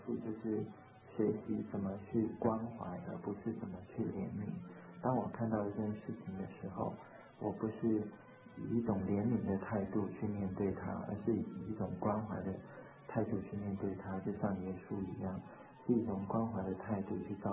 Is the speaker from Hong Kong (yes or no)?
no; Vietnam; also born or lived in Taiwan; now in United States; 是因为我是越南的华侨的关系，所以我在台湾高中毕业之后就离开了台湾到美国来